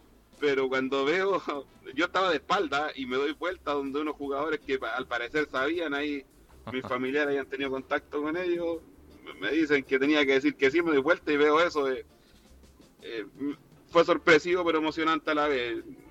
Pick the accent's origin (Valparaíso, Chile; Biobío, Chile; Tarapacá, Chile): Valparaíso, Chile; Rinconada; Yo soy de Rinconada de los Andes, pero me enamoré de Quintero, de su gente, de ese pueblo